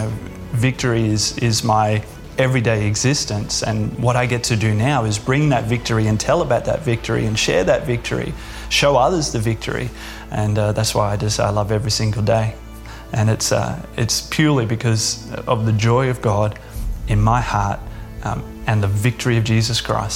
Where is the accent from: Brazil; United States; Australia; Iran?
Australia; Brisbane, Queensland; and I'm from Brisbane, Australia.